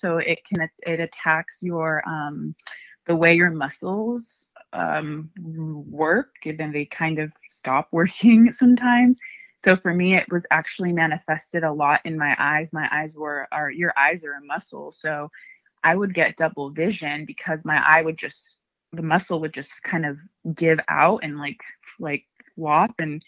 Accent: California, United States; I'm from Ventura County.

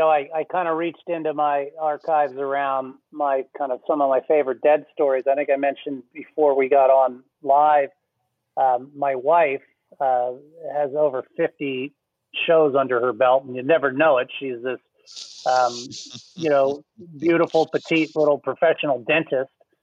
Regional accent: Philadelphia, Pennsylvania, United States; I'm originally from Philly.

